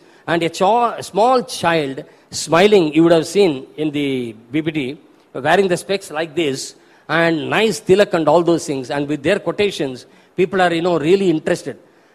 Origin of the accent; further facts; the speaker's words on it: Belapur, Maharashtra, India; I am from Belapur, so we have been preaching there for the last now nearly 15 to 16 years